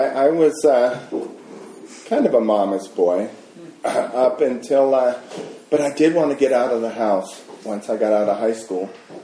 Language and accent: English; El Cerrito, California, United States; I grew up in El Cerrito. My mother was a school teacher, and she just was not going to have a child that could not speak English properly.